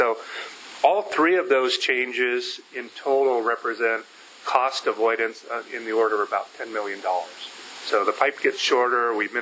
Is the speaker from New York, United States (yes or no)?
no; Anchorage, Alaska, United States; I grew up in Anchorage, and this is one of the highways on the north side.